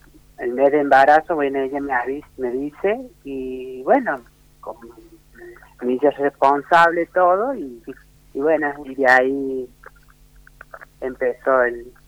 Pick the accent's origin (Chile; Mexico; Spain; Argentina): Argentina; Córdoba; born there; yo nací acá en Córdoba, capital, en el año 1984, así que tengo 36 años.